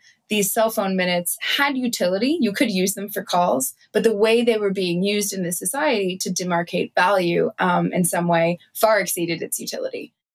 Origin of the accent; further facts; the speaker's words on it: New York, United States; I'm from New York originally, but I spent a lot of time in Kenya in the summers and in rural Kenya in the Rift Valley in a place called Laikipia